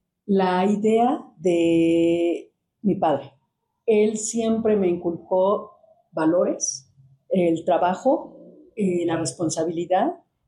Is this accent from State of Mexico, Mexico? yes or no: yes; Chimalhuacán, State of Mexico, Mexico; provengo de una familia de Chimalhuacán, muy de bajos recursos realmente. Mi papá de Hidalgo, mi mamá de Oaxaca, mi papá obrero.